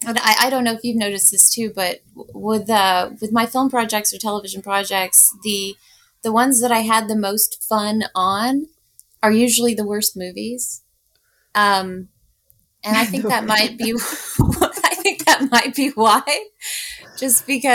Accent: Atlanta, Georgia, United States; it was shot in Atlanta and I'm from Atlanta. Well, I lived there most of my life.

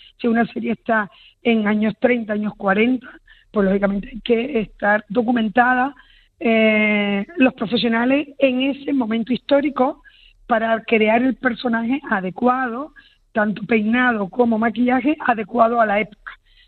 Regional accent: Canary Islands, Spain; a nosotros como buenos canarios, pues deberíamos de tener materia prima preparada para ofertar a todas aquellas productoras que lleguen a las islas

